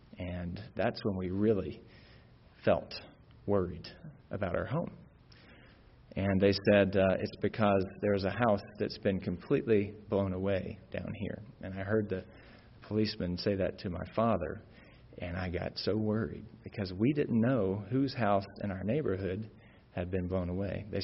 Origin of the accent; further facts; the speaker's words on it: Alabama, United States; I grew up in Northeast Alabama, in a particular area in Northeast Alabama that we kind of called Tornado Alley.